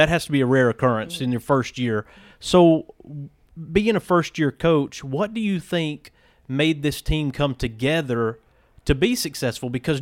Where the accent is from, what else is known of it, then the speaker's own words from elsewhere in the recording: Birmingham, Alabama, United States; also born or lived in Athens; Now, coming from Birmingham, which I was born in Athens but moved to Birmingham because my granddad was a preacher, coming from Birmingham at Hueytown High School and even Irwin, girls' basketball was not at the top of the list.